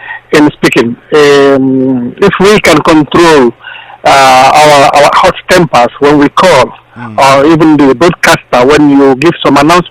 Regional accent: Ajegunle, Lagos, Nigeria; born there; There are some Yoruba people, I was born in Lagos State, in Ajegunle.

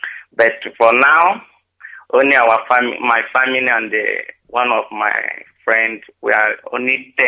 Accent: Ebonyi, Nigeria; now in Benin City, Nigeria; I come from Ogunanguno House in Ebonyi State.

